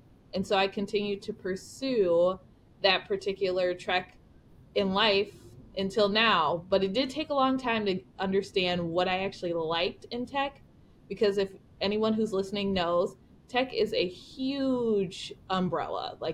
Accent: Cleveland, Ohio, United States; moved away as an adult; also born or lived in Buffalo; now in Chicago, United States; Yeah, so I grew up in Cleveland, Ohio. So born there, raised there.

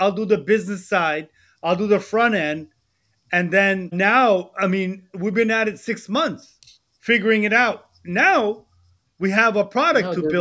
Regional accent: Manhattan, New York, United States; I grew up in Manhattan. We jumped the turnstile.

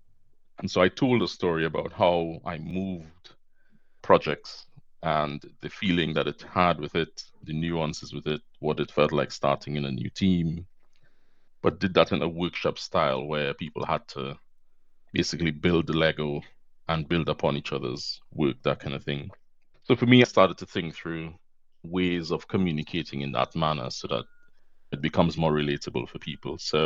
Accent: Trinidad & Tobago; now in United Kingdom; I'm not originally British. I'm actually from Trinidad and Tobago.

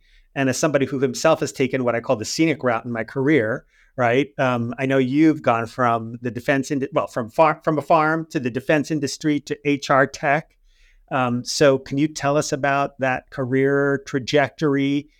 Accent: New York City, New York, United States; I grew up in New York City, so I really can't opine on

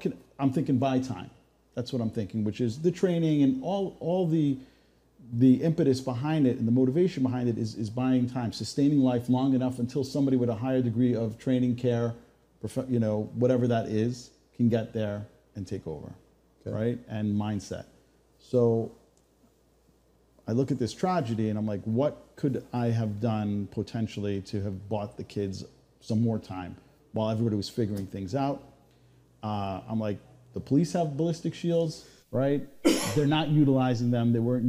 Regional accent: New York, United States; now in Texas, United States; I'm from New York. I'm sorry.

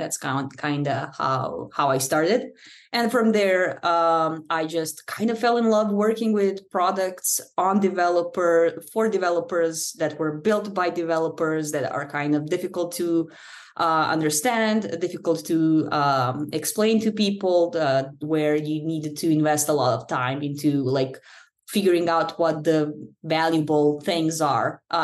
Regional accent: Serbia; I come from Serbia.

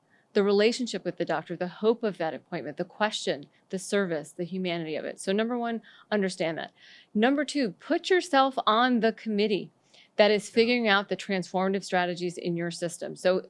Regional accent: Florida, United States; maybe because I'm from Florida, but Washington, D.C. reminds me of fantasy land many, many times.

